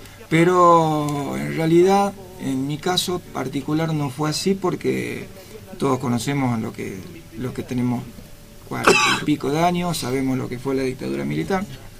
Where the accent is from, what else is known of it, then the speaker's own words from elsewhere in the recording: Santa Fe, Argentina; now in Córdoba, Argentina; Bueno, yo soy un cordobés por adopción, pero ya tengo más años de vida aquí en Córdoba, oriundo de Santa Fe. Allí empecé a hacer mis primeros pasos estudiando música.